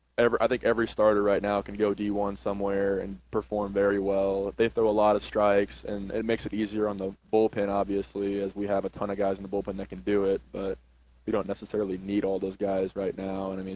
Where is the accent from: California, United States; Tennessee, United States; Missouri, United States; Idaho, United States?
Missouri, United States; Linn; I grew up in Lynn, Missouri, town of 1,200 people.